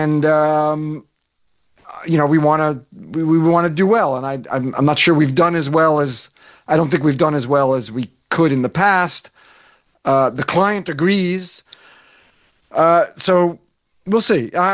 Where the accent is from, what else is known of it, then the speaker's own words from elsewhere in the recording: New York City, New York, United States; I'm from the Northeast, New York City area. To me, it's gala, but you say gala.